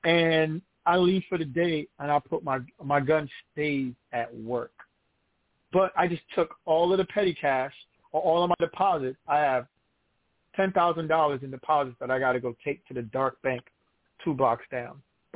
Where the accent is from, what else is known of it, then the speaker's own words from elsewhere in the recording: New York, United States; You know, I definitely love that I was born and raised in New York.